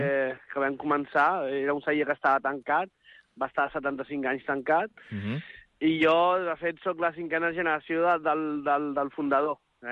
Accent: Barcelona, Catalonia, Spain; born there; Jo vaig néixer a Barcelona i d'una manera intuïtiva vaig estudiar enginyeria tècnica agrícola.

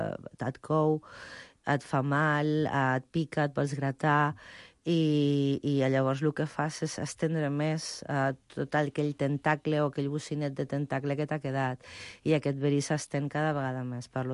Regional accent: Zaragoza, Aragon, Spain; Catalan is a second language; Jo soc de Saragossa

